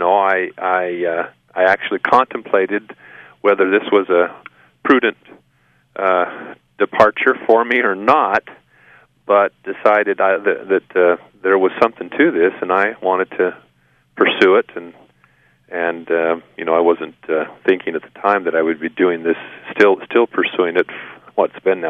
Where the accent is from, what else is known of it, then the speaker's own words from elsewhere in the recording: Pacific Northwest, United States; I was exposed to this subject as a youngster growing up in the Pacific Northwest